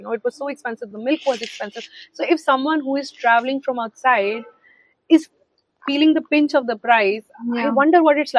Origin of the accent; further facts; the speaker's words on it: India; I come from India and we have electricity, and then we have all the amenities.